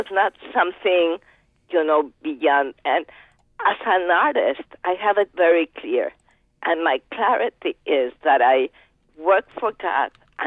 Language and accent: English; Mexico; I'm from Mexico